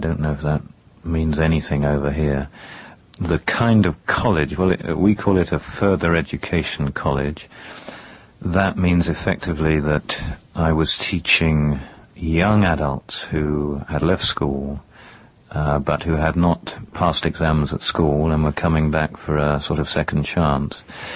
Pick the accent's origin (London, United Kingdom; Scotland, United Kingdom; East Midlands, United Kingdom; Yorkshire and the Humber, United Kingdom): London, United Kingdom; Yes, I was born in London. Most of my life I'd spent in London except for student days. I was at Cambridge and at York. That's old York, not New York. And I spent a year or so abroad in Greece, otherwise in London.